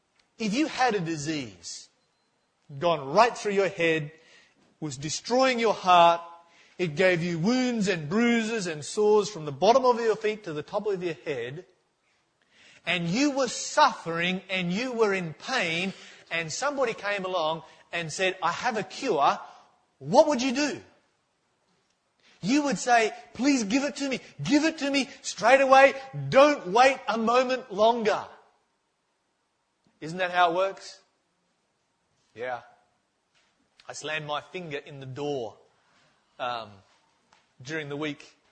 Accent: Tasmania, Australia; I grew up in Tasmania and we used to get snow.

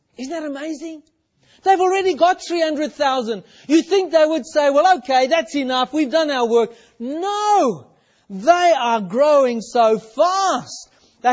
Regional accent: Australia; We told her where we were from. I'm from Australia.

